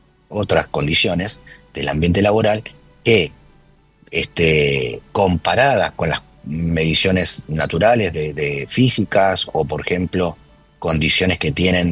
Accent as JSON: {"language": "Spanish", "country": "Argentina", "said": "nosotros a veces, como desde Argentina, pensamos no tan en grande, sino más en pequeño, más progresivo"}